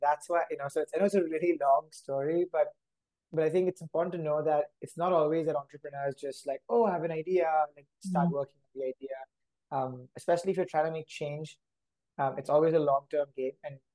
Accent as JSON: {"language": "English", "region": "Dubai", "country": "United Arab Emirates", "tie": "born or raised there", "also_born_or_lived": "India", "moved": "as an adult", "said": "I was born in India. I grew up in Dubai actually, and went to study undergrad in the US."}